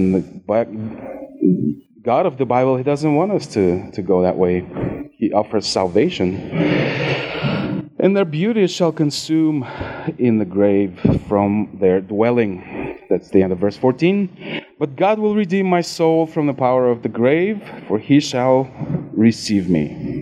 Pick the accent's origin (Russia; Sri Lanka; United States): Russia; I'm from Russia. Not everybody goes there. But I was born there.